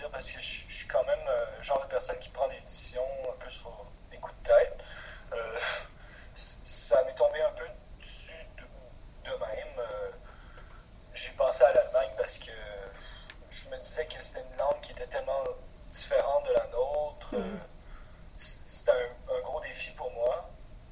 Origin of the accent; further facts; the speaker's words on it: Canada; Je suis vraiment un Canadien.